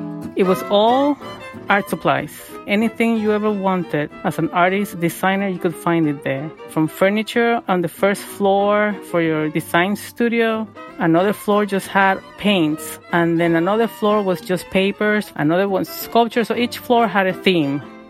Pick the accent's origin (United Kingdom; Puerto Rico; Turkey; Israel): Puerto Rico; moved away as an adult; now in New York, United States; You know, we came from Puerto Rico and we were coming to New York.